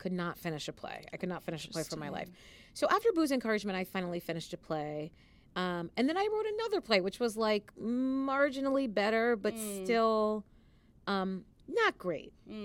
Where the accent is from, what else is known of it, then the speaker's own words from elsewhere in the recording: New York, United States; I mean, we grew up in New York, and I imagine I did see plays.